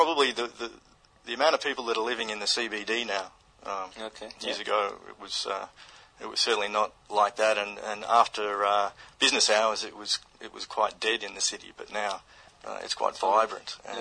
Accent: Melbourne, Victoria, Australia; I'm originally from Melbourne. I spent my entire school career in Melbourne, and after I finished my high school years here, I joined the army, basically.

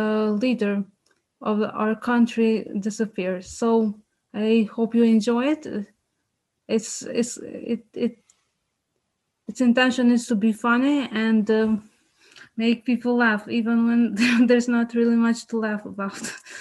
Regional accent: Kosovo; English is a second language; I'm from Kosovo

